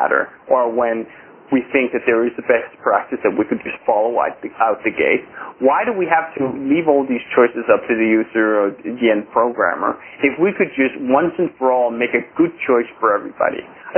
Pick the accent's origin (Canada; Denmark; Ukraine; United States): Denmark; English is a second language; moved away; of when I came here from Denmark about 3 years ago.